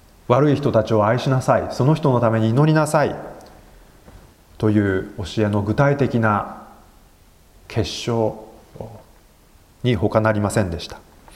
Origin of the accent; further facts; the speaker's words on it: Shizuoka, Japan; 私は静岡県の小さな教会で育ちました。高校卒業までの8年間その教会で過ごしました。